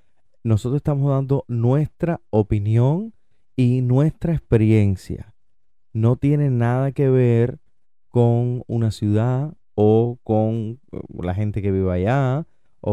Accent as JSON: {"language": "Spanish", "country": "Cuba", "said": "como todo cubano, uno tenía que ir a Calle 8."}